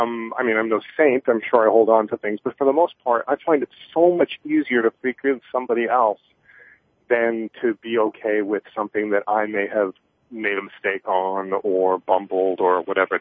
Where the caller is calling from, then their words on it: Cambridge, Massachusetts, United States; I'm calling you from Cambridge, Massachusetts, outside of a courthouse.